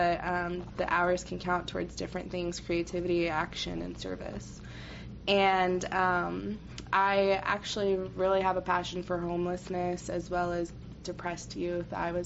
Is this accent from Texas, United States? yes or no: yes; Leander, Texas, United States; I grew up outside Austin in Leander.